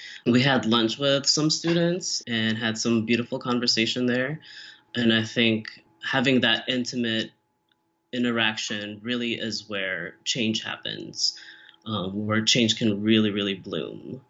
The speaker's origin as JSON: {"language": "English", "country": "Philippines", "said": "as a person of color, as a Filipino, as this"}